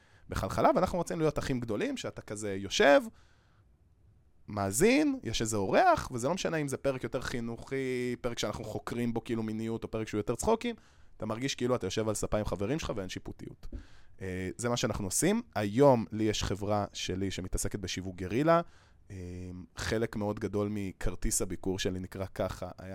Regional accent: Holon, Tel Aviv District, Israel; אני בן 23, ליה גם בת 23, אני מחולון

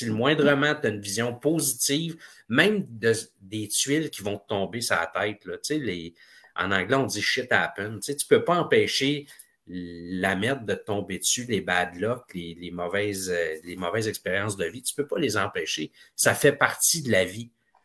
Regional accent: Quebec, Canada; On a grandi ensemble dans Haute-Laurentine.

